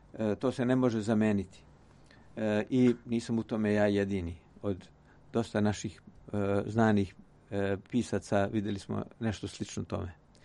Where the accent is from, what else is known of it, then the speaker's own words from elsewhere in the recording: Kolašin Municipality, Montenegro; now in Belgrade, Serbia; Moj zavičaj je Morača. Moj zavičaj su Kolašinske planine na severu Crne Gore.